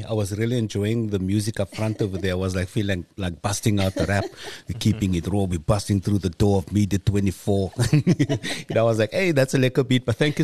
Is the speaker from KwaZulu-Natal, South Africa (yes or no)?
no; Cape Town, Western Cape, South Africa; So growing up in District 6, we had the opportunity or the privilege to enjoy many, many beautiful vehicles.